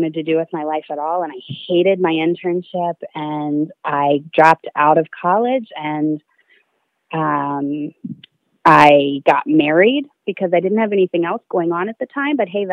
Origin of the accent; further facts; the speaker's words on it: Kentucky, United States; So I am born and raised in Kentucky, and I was raised by two hippie parents, and I was a classic case overachiever and overperformer.